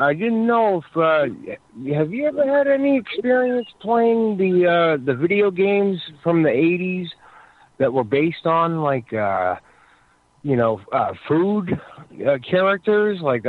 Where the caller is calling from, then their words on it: Massachusetts, United States; I'm coming from Massachusetts.